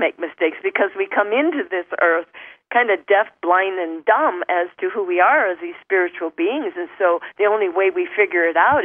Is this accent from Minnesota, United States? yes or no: no; Arizona, United States; born or raised there